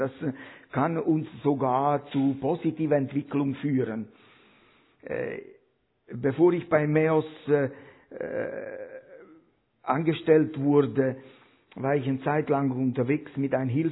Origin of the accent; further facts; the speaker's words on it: Switzerland; Ja, viele Menschen haben dafür gearbeitet, aber wie sagt man ja bei uns in der Schweiz, an Gottes Segen ist alles gelegen.